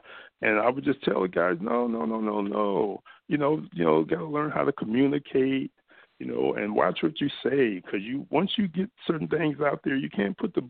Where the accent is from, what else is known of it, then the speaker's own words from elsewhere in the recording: Watts, California, United States; also born or lived in Detroit; And we grew up in Watts. I don't know if you're familiar with California. But my parents were separated. We came from Detroit.